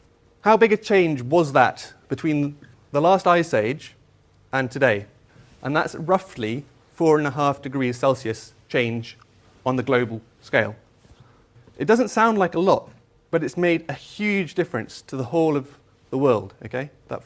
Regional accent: Wales, United Kingdom; I grew up in North Wales, in Snowdonia. I feel very blessed to have grown up there.

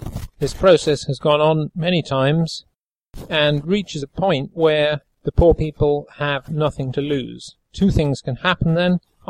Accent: United Kingdom; When I tell people in Bangladesh that I am British, they say, oh, England

